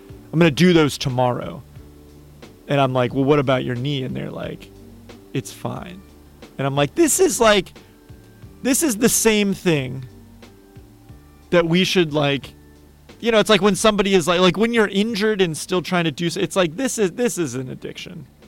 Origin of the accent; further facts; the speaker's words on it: Pittsburgh, Pennsylvania, United States; And we got to go beat Pitt, which is the school of my hometown